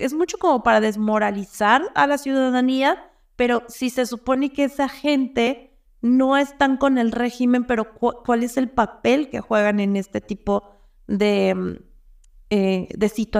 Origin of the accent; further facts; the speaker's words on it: Mexico; pero creo que nosotros como mexicanos sí debemos aprender.